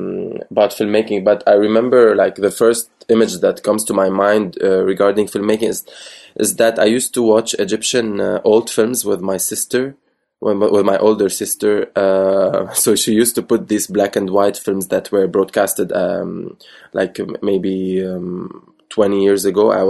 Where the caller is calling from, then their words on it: Beirut, Beirut Governorate, Lebanon; I'm calling you from my bedroom in Beirut.